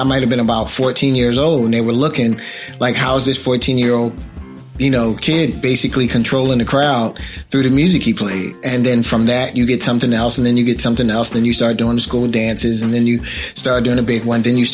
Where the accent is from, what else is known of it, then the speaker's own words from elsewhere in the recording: Philadelphia, Pennsylvania, United States; Growing up in Philadelphia, they would have a lot of block parties